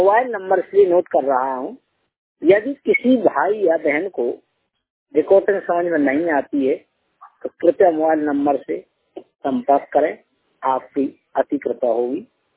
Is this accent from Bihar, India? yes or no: no; Uttar Pradesh, India; मैं जिला जालौन उत्तर प्रदेश यूपी का रहने वाला हूँ। मैं पूर्ण रूप से दृष्टिहीन हूँ।